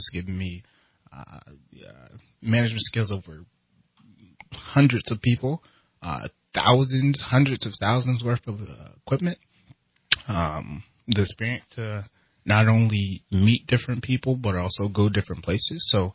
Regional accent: Dover, Delaware, United States; born there; And I was born in Dover, Delaware. Crazy story about me is that I was born in 1990.

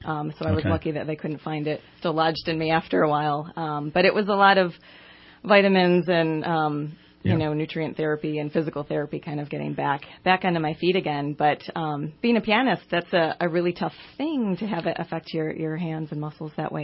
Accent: Michigan, United States; the area that I grew up in Northern Michigan has a longstanding land trust there called Little Traverse Conservancy

